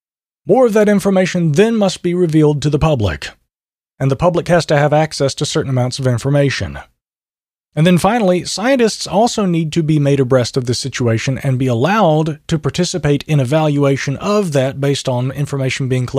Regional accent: Michigan, United States; many of the latest reported sightings have been in my home state of Michigan.

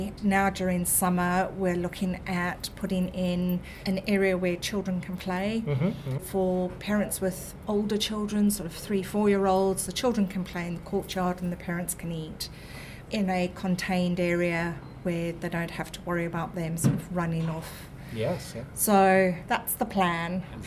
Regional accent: South Africa; also born or lived in Zimbabwe; I was born in Rhodesia, grew up in South Africa.

